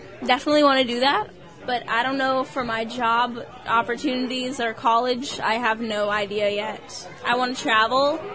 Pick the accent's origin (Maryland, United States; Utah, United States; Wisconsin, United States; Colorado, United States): Maryland, United States; I'm from Maryland, and I'm Marika's daughter.